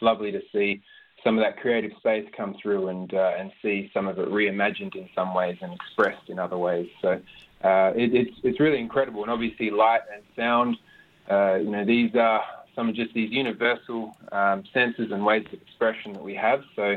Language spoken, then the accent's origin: English; Western Australia, Australia; So my mob is through the Whadjuk connection and Balladong, Binjarab and Kinyang.